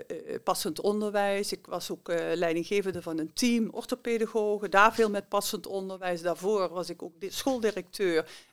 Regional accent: Limburg, Netherlands; now in Amsterdam, Netherlands; Ja, ik ben dus uit Limburgse, maar dat hoor je wel. Ja. En bij de West-Friese gewerkt met veel plezier, woon in Amsterdam.

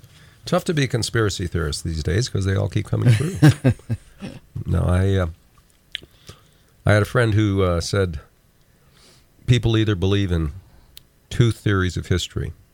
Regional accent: Texas, United States; born there; Well, you were born in America. I was born in Texas.

